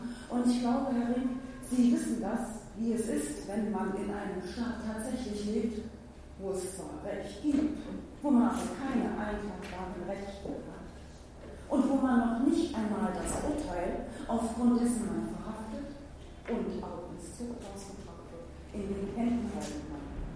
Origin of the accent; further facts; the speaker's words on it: Saxony, Germany; ich stamme aus dem Tal der Verdunten, also die Dresden war nicht weit, Westfernsehen gab es leider nicht so oft.